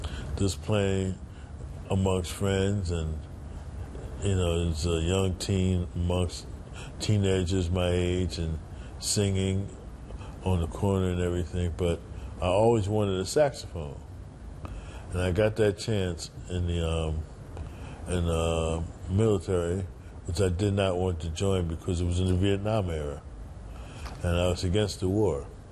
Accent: Philadelphia, Pennsylvania, United States; born there; I was born in Philadelphia.

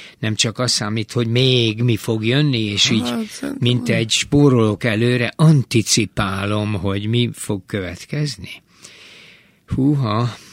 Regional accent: Budapest, Hungary; én ott nőttem fel a közelbe, és mindig így mondtuk Bartók, nem Bartók, Bartók Béla út.

